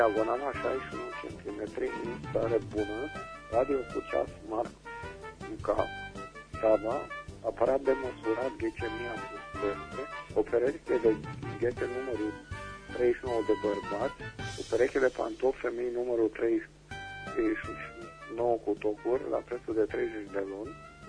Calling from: Reșița, Caraș-Severin, Romania; din Reșița.

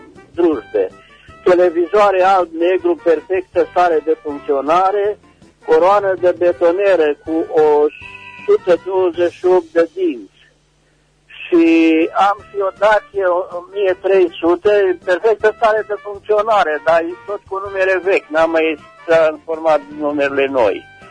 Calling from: Bocșa, Caraș-Severin, Romania; sunt din Bocșa Română.

